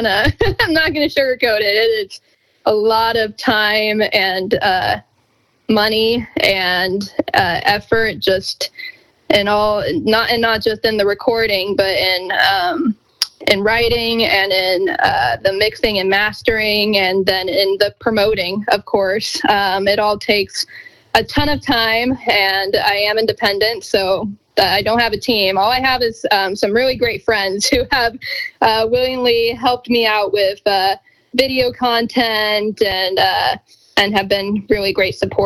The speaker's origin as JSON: {"language": "English", "town": "Evergreen", "region": "Colorado", "country": "United States", "moved": "as an adult", "lives_now": "Nashville, United States", "said": "I live in Nashville. I am originally from Colorado, a town called Evergreen. And I came out to Nashville in 2017 to attend Belmont University."}